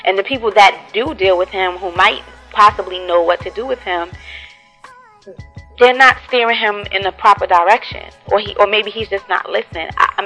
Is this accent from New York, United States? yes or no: yes; Brooklyn, New York, United States; And I'm from Brooklyn, I'm a rough girl.